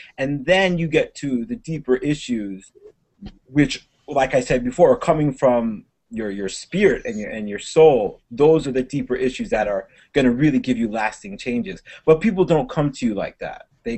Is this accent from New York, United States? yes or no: yes; New York, United States; We were born and raised on Long Island, and then my parents moved down to Florida, and Elliot and the rest of my family went with them, and I stayed up here with my younger brother.